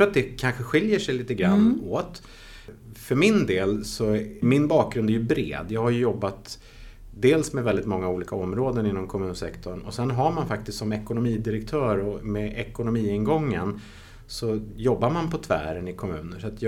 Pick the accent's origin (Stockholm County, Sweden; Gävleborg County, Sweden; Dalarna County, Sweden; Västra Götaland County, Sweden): Stockholm County, Sweden; Vallentuna; jag är en holländare som är uppvuxen i Vallentuna och Sverige.